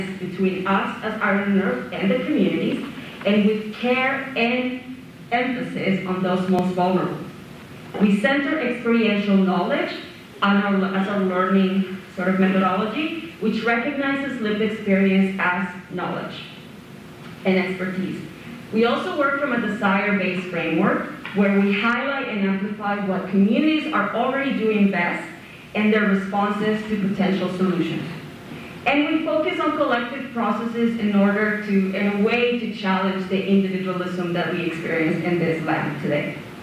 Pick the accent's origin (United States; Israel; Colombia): Colombia; now in Victoria, Canada; I go by she, her. I'm originally from Colombia, and I am a guest in the lands of the Lekwungen and Tsuaxin people, so-called Victoria of British Columbia.